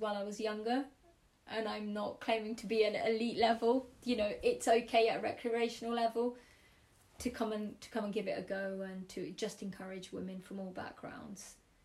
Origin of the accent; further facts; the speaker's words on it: London, United Kingdom; Growing up in London